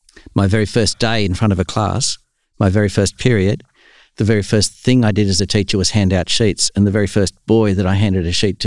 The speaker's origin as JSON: {"language": "English", "town": "Sydney", "region": "New South Wales", "country": "Australia", "tie": "born or raised there", "said": "I grew up in Kensington, Randwick and then Kensington in Sydney."}